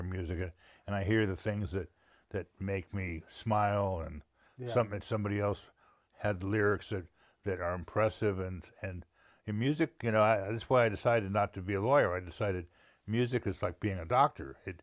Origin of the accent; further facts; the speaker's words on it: San Jose, California, United States; Well, it was amazing. I grew up in San Jose, California.